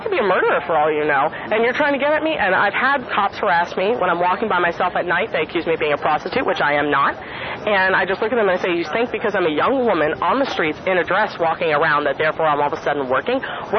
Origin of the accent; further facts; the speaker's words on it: New Jersey, United States; now in Santa Cruz, United States; I'm originally from New Jersey.